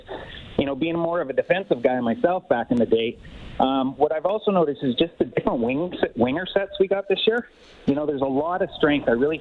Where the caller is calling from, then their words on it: Vancouver, British Columbia, Canada; I'm calling from Vancouver.